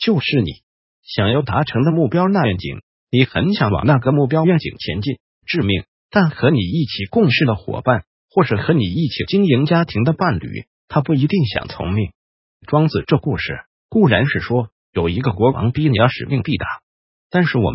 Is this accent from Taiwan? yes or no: yes; Taiwan; 我们台湾人说垃圾食品垃圾吃的那种人